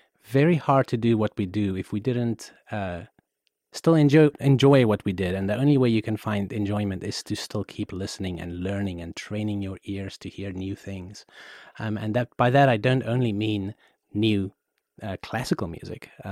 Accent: South Africa; But myself, I'm from South Africa originally.

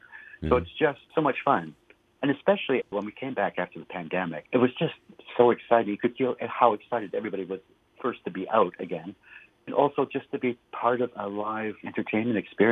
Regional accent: Canada; he was not my president, being Canadian, and also I'm liberal

